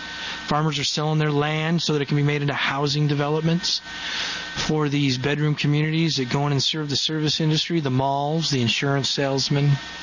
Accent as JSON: {"language": "English", "town": "Boston", "region": "Massachusetts", "country": "United States", "lives_now": "Eaton, United States", "said": "Hometown of Eaton, Colorado. I call it my adopted hometown. I'm really from Boston, Massachusetts."}